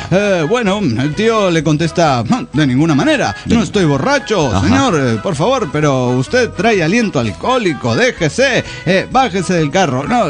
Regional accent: San Luis, Argentina; de la Sierra de San Luis, Argentina.

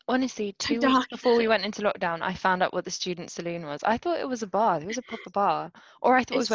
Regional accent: London, United Kingdom; I'm a Londoner.

